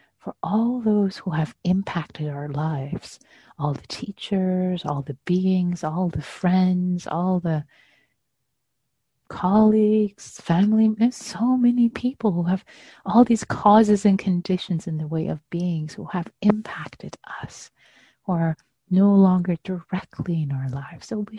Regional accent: Iran; when I was growing up in Iran

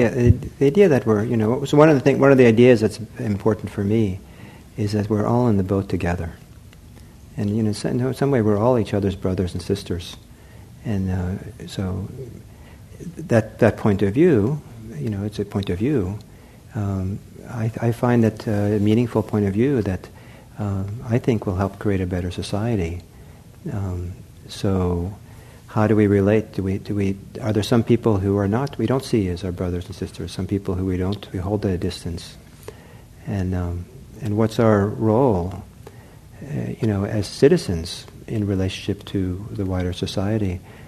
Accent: Norway; also born or lived in United States; So I'm originally from Norway, so in 1974 I went back to Norway, 1975 I think.

